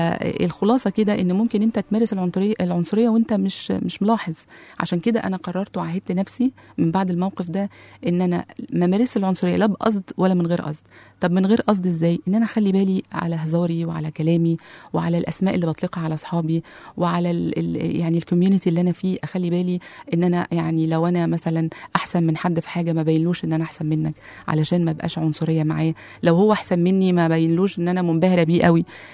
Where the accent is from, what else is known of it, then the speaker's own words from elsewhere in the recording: Upper Egypt, Egypt; ده أنا سمرة وبابا يسمر، ده احنا من الصعيد أصلا،